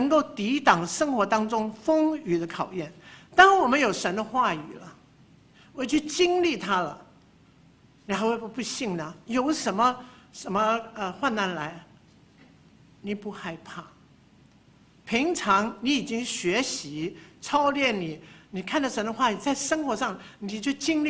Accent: Taiwan; 从台湾来的就熟悉台中的日月潭。我在台湾长大几十年，我没有去过这个地方。

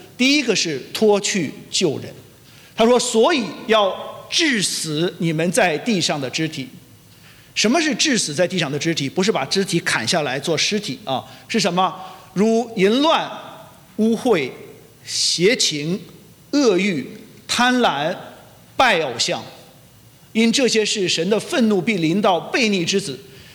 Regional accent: China; 我们中国人说叫万般皆下品，唯有什么？

